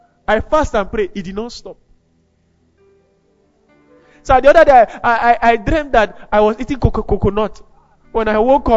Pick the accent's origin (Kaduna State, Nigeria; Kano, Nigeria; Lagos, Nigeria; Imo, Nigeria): Kaduna State, Nigeria; Kaduna; We grew up in Kaduna together.